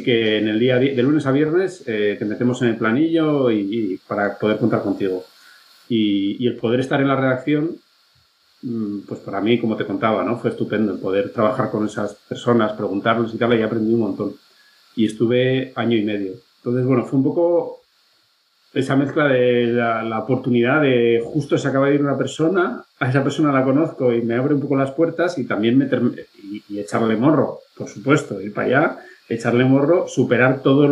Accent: Navarre, Spain; moved away as an adult; also born or lived in Madrid; Que yo soy de Navarra y, bueno, pues estuve ahí en Madrid a gusto hasta que ya me cansé.

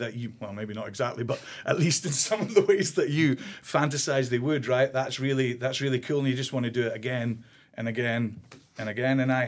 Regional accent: Scotland, United Kingdom; also born or lived in Germany; So, as I was telling you guys earlier on, so I'm German by birth. I grew up in Scotland from the age of 9. So developed this accent quite quickly. Survival instinct, I think, kicked in. And I went to school and high school in Scotland.

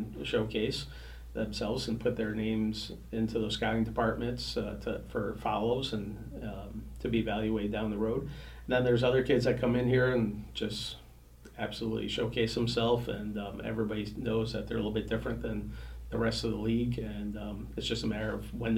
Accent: North Adams, Massachusetts, United States; there's a team that's being introduced and established in my hometown of North Adams.

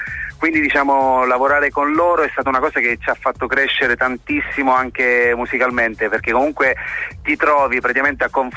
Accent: Cefalù, Sicily, Italy; now in Florence, Italy; Allora, io per l'esattezza sono di Cefalù, della provincia di Palermo, però vivo a Firenze.

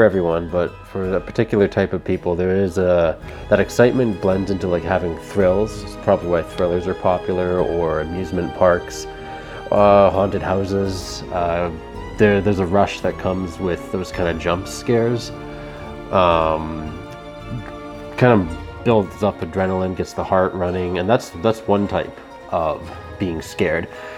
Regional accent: Canada; I'm a Canadian horror and dark fantasy author

